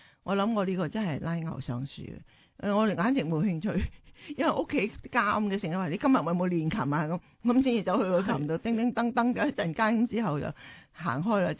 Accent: China; 我哋中國人咧跳到咁上下階段咧

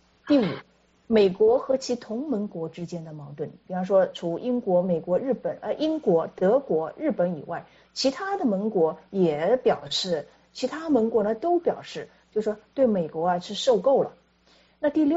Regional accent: China; 所谓我们中国人说啊，阴极阳生，阳极阴生

